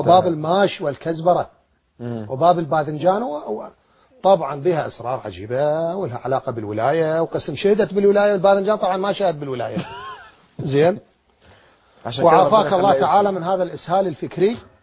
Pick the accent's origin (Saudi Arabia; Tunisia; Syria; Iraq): Iraq; أنا ما معروف عندنا بالعراق،